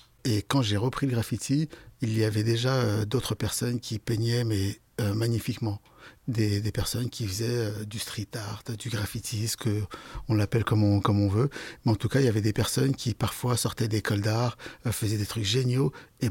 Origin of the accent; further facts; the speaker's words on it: Île-de-France, France; là où j'ai grandi, en Seine-Saint-Denis, quand j'étais plus jeune